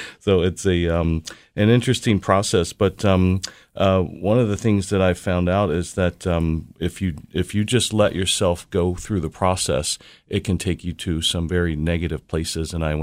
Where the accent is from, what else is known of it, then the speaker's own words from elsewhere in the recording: Baltimore, Maryland, United States; I'm from Baltimore, Maryland, actually, right in Hamden. That's where I grew up.